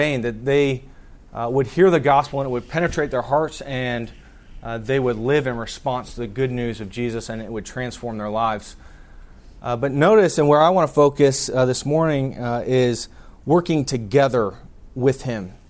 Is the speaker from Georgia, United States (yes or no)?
no; Maryland, United States; also born or lived in Dallas; I grew up in Howard County here in Maryland and then spent my years in exile in Dallas.